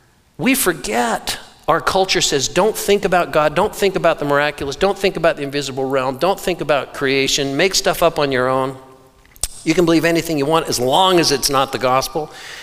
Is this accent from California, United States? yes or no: yes; Santa Cruz, California, United States; I was raised in Santa Cruz, California, and spent many, many years in Southern California with these big, beautiful, long beaches.